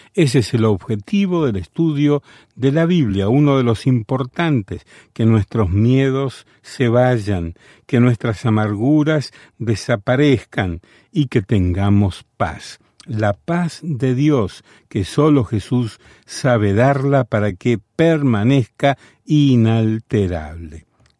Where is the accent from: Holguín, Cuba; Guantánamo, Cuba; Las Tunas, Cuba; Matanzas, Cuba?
Las Tunas, Cuba; Pero cuando empecé a escucharlos en mi radio, en mi pueblo, en Las Tunas, era algo fantástico.